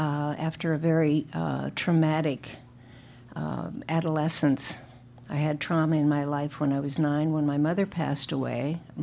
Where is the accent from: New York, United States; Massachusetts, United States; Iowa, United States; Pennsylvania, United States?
Pennsylvania, United States; Pittsburgh; I grew up in Pennsylvania, in the wonderful steel town, Pittsburgh.